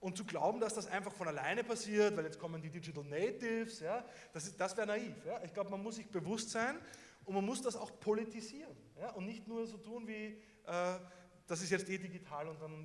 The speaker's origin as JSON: {"language": "German", "town": "Linz", "region": "Upper Austria", "country": "Austria", "tie": "born or raised there", "said": "Aber seit knapp zehn Jahren war meine Heimatstadt Linz europäische Kulturhauptstadt."}